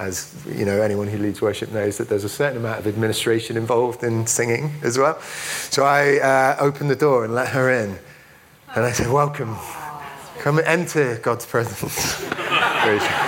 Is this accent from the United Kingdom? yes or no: yes; Midlands, United Kingdom; moved away as an adult; now in Bath, United Kingdom; I'm from the Midlands in England, so I will say Bath and grass and laugh instead of Bath and grass and laugh. I moved down to Bath when I was about 21.